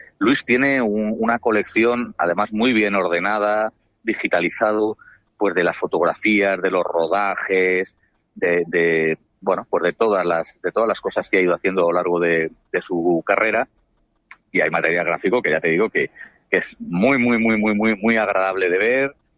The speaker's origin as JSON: {"language": "Spanish", "town": "Benidorm", "region": "Valencian Community", "country": "Spain", "said": "allí en tu tierra, mi tierra, que es ese lugar de acogido magnífico que es la ciudad de Benidorm."}